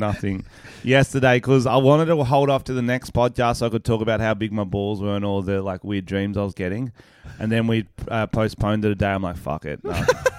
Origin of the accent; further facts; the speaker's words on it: Wollongong, New South Wales, Australia; Geelong's a place in Victoria, Australia, guys. Kind of like where I'm from, Wollongong.